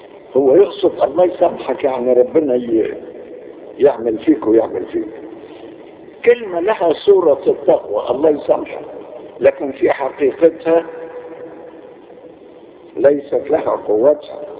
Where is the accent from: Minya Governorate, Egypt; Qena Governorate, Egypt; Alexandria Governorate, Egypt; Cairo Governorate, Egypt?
Cairo Governorate, Egypt; Cairo; نحن عندنا في القاهرة فقط حوالي 30,000 خادم وخادمة